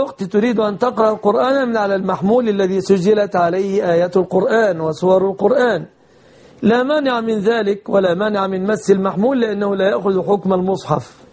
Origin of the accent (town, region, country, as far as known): Egypt